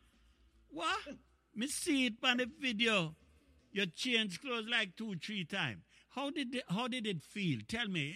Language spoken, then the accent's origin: English; May Pen, Clarendon, Jamaica; We're all from Maypen, so we refer to each other as friend.